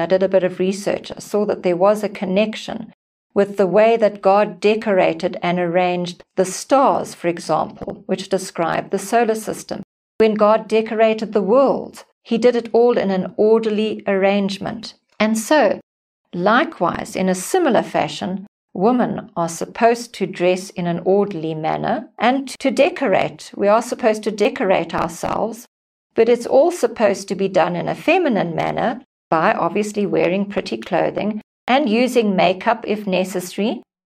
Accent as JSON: {"language": "English", "town": "Mutare", "country": "Zimbabwe", "tie": "born or raised there", "said": "When I was a teenager, I belonged to a small family church in my hometown in Matari, Zimbabwe."}